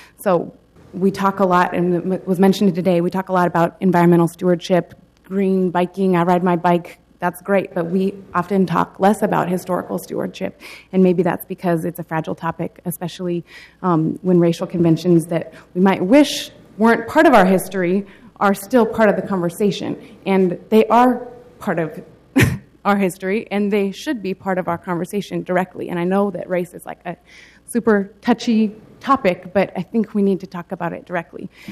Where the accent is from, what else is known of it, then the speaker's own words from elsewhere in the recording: Portland, Oregon, United States; Since I was born and raised in Portland, since moving back here in 2009